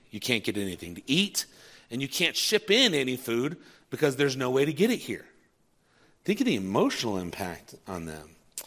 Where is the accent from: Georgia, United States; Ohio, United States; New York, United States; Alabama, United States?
Ohio, United States; Now, I grew up in Ohio, and every summer, my parents had a cottage on Lake Erie.